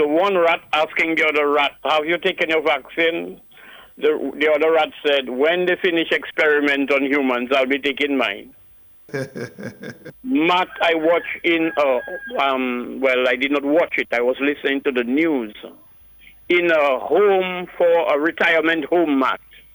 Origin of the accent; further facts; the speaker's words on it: Dominica; I was born and raised in Dominica